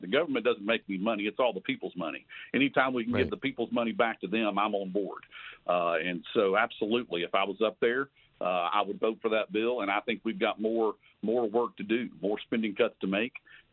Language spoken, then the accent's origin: English; Tennessee, United States; Well, I'm a seventh generation Tennessean. My roots go all the way back in my hometown.